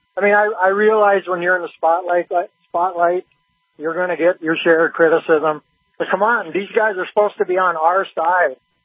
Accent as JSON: {"language": "English", "town": "Rolette", "region": "North Dakota", "country": "United States", "said": "First of all, I'm from Rolette."}